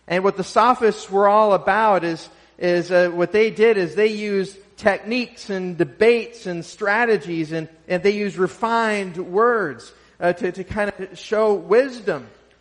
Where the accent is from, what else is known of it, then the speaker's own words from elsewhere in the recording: Minnesota, United States; Now here, I'm from Minnesota, many of you may know, and I'm having a hard time with this sermon today because do you say rooted or rooted?